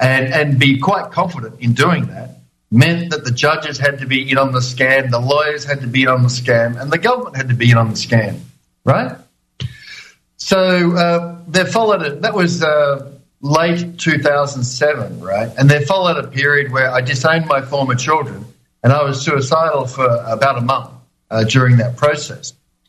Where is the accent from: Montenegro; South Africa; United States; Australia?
Australia; now in Ireland; So remember, I'm Australian, living in Australia most of my life, and we've been in Ireland for 5 years